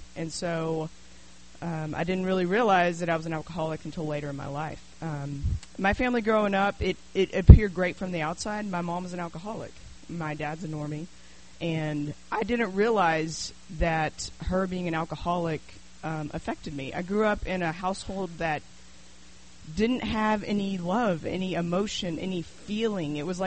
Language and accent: English; Denver, Colorado, United States; I'm from Denver and just moved here.